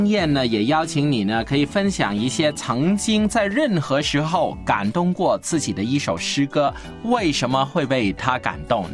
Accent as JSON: {"language": "Chinese", "country": "China"}